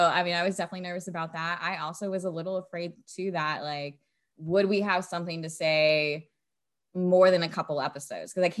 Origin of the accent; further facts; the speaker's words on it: Florida, United States; while Sage and I come from Florida, we come from the same city, a few blocks away from each other